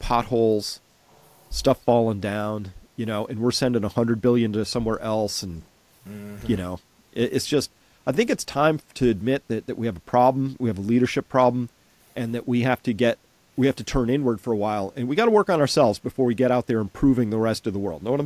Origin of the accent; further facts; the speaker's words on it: New England, United States; because I came from New England, where if you were poor, that equated to decrepit and dirty and shabby.